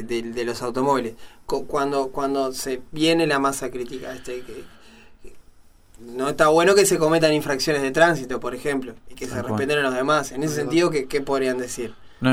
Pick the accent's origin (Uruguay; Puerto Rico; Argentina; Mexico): Uruguay; Canelones; yo también, yo soy de Canelones